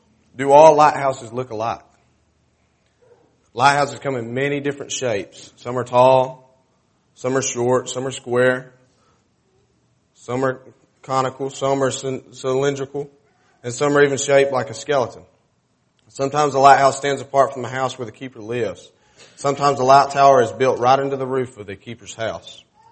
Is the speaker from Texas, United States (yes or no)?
no; Elkmont, Alabama, United States; I've never been high tech. I mean, I'm from Elkmont.